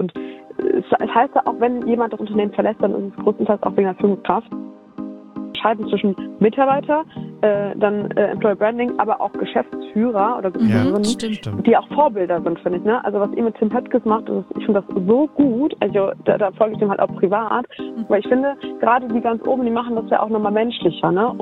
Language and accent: German; Düsseldorf, North Rhine-Westphalia, Germany; Düsseldorf, au, meine Heimat.